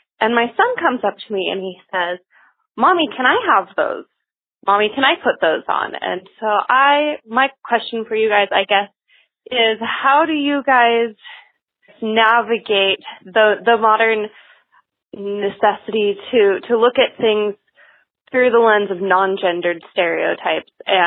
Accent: Spokane, Washington, United States; I am from Spokane, Washington, and I am a young single mom. I'm 22, and my son is 4.

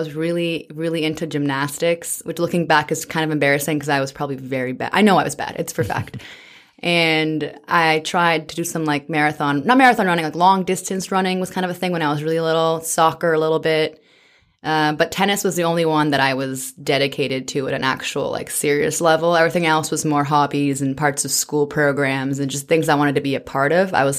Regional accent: British Columbia, Canada; I grew up in British Columbia from the age of 5 or so, and that's where I remember playing on, you know, outdoor courts

